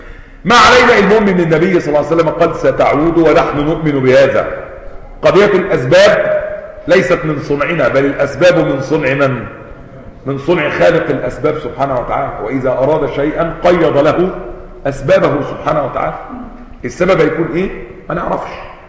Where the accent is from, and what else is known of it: Egypt